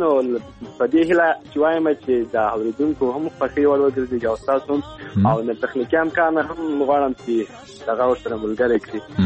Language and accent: Pashto; Ghazni, Afghanistan; موږ د هلمند نه یو، موږ د غزنی یو، او د هلمند راغلی یو یو څو کور یو.